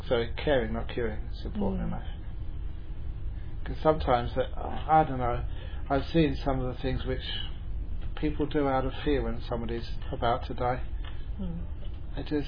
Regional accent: London, United Kingdom; you all know that I came from London, even though I joke sometimes that, you know, when people say, where are you from? I said, I was born in the bush. I grew up in the bush. Shepherd's bush.

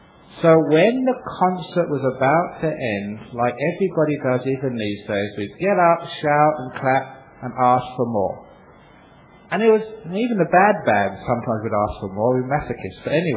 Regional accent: London, United Kingdom; I was brought up in London. It was the time of the 60s.

